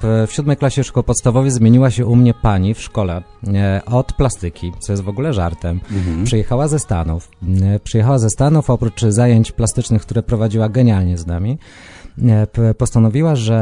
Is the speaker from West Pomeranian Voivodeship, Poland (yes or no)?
yes; Gryfino, West Pomeranian Voivodeship, Poland; pochodzę z Gryfina